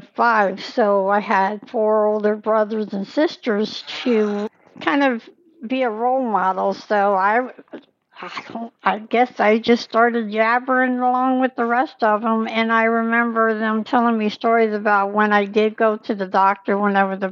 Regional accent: Fort Hood, Texas, United States; born there; I was born in Fort Hood, Texas, in December 12th.

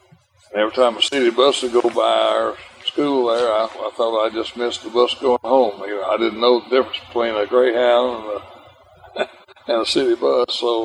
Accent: Tennessee, United States; Well, I was born in Cock County, Tennessee, just across Short Mountain from Cosby, which was the epicenter of moonshine whiskey making back in the 40s. And we lived there in the called Bogart community until I was 8 years of age

